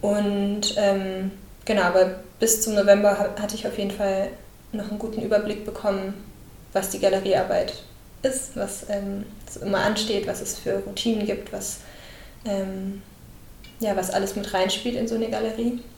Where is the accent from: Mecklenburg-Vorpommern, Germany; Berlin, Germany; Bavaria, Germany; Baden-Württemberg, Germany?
Baden-Württemberg, Germany; Heidenheim; Ich komme aus Heidenheim, das ist eine kleine Stadt in Baden-Württemberg.